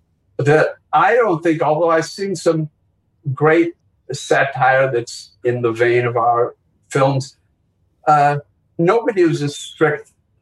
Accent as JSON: {"language": "English", "town": "Milwaukee", "region": "Wisconsin", "country": "United States", "tie": "born or raised there", "said": "growing up in Milwaukee and, you know, all three Jews from Milwaukee"}